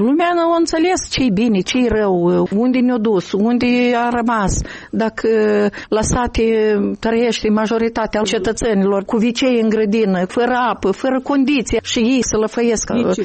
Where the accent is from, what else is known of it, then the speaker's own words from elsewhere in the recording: Krasnoyarsk, Krasnoyarsk Krai, Russia; first language Russian; Romanian is a second language; moved away; Eu sunt din Krasnoiarsk venită. Eu acolo m-am născut, acolo am trăit. Pentru mine limba rusă e limba maternă. Eu am învățat aici limba de stat.